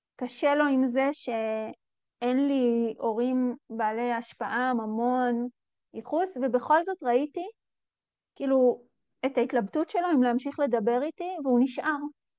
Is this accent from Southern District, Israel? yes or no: yes; Midreshet Ben-Gurion, Southern District, Israel; שזה יום שהוא מוכר לי כי גדלתי במדרשת בן גוריון, וכל שנה יש יום בן גוריון ובאים כל הראשי ממשלה והחברי כנסת ושרים.